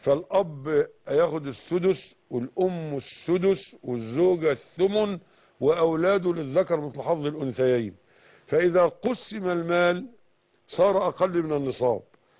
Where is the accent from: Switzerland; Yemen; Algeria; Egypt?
Egypt; وما من مكان عندنا في مصر إلا وفيه فقراء